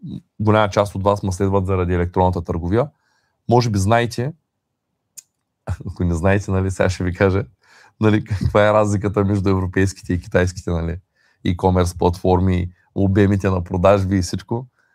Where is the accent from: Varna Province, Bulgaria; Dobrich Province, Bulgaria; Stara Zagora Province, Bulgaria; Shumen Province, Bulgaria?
Shumen Province, Bulgaria; Shumen; аз съм момченце от Чумен, нали, не съм обикарал много по света.